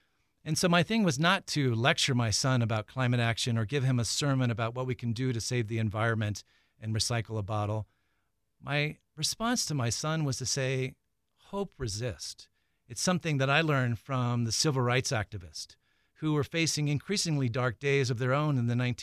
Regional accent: Arizona, United States; also born or lived in Flagstaff; I grew up in Arizona. I was educated in public schools outside of Tucson, and lived for many years in Flagstaff.

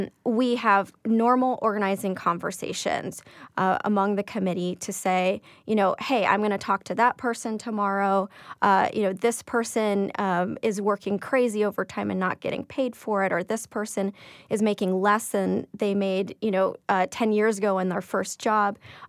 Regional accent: Arizona, United States; So I grew up in Arizona, and I grew up reading the Arizona Republic

